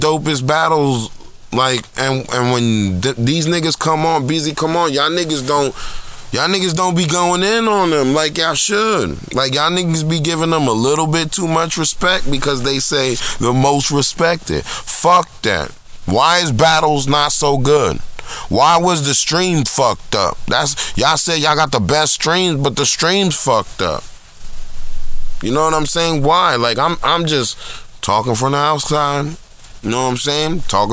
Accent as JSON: {"language": "English", "town": "Newark", "region": "New Jersey", "country": "United States", "tie": "born or raised there", "said": "in Newark, cause I'm from Newark. I was born in Newark. You know what I'm saying? I used to go to Hawkins Street School and I used to live in Higher Court."}